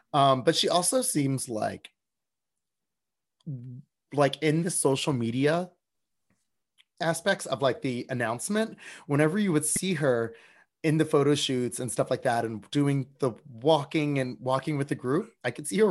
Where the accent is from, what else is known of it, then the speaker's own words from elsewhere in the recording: New York, United States; I live in New York. I'm a New Yorker.